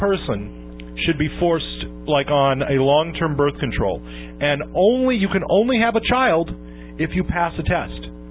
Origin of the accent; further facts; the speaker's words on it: Ireland; Gee, Sean, I'm Irish.